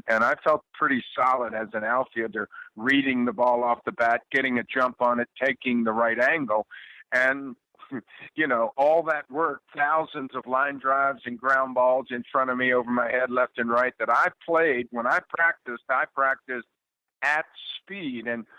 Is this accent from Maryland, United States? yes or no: yes; Baltimore, Maryland, United States; this Oriole team from my hometown is back in it